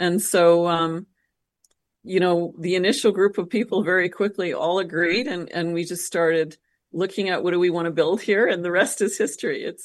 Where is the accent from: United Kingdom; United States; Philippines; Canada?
Canada; now in Costa Rica; I love being a Canadian. I love going home to visit.